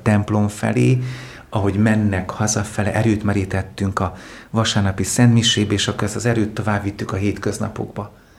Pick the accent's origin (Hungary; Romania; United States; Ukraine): Romania; Oradea, Bihor; also born or lived in Sălacea; 4 éves koromig az Érmelléken, Érszalacson nevelkedtem. Majd szüleim beköltöztek Nagyváradra